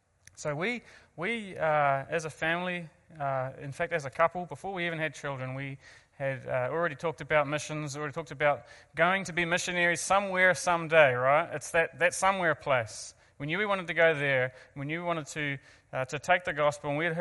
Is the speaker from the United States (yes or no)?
no; New Zealand; I'm not from Canada. Can you tell? Yeah, so basic geography lesson just before we kick off. Here's the world. This is the perception you should see the world from. Pacific-centered. And here's where we're from. Oh, there we go. Little old New Zealand